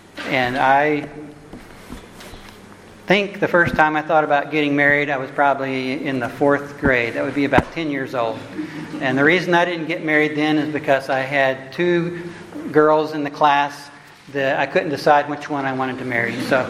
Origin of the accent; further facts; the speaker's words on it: Oklahoma City, Oklahoma, United States; I'm a layman from Oklahoma City, a retired engineer there, where I live with Kathy, my wife of 35 years.